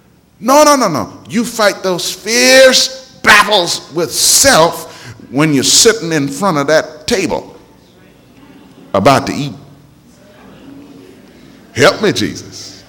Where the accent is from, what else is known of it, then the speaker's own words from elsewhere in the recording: Montreal, Quebec, Canada; when I was growing up in Montreal, Canada, I used to run track.